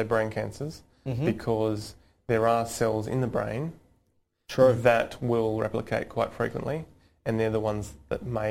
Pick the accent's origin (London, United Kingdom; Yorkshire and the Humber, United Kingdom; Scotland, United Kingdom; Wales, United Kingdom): Scotland, United Kingdom; I'm Scottish.